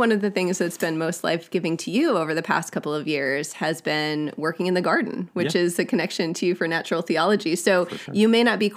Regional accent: Wisconsin, United States; moved away; I grew up in Wisconsin, and now we're raising these three kids in Southern California

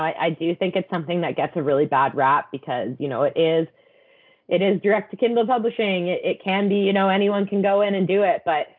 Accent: Canada; I am a Canadian author

